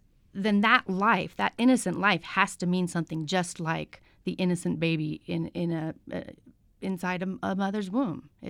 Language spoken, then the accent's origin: English; California, United States; You know, I grew up in California, and when you're one of a few as opposed to one of a majority, it's different.